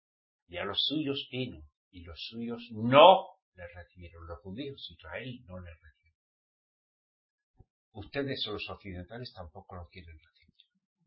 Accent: Spain; Soy español.

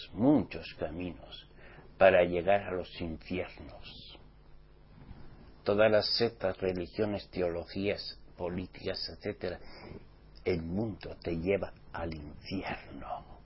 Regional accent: Spain; born there; Y mis antepasados eran hebreos, judíos. Judíos. Pero nací en España. Por tanto, hablo español.

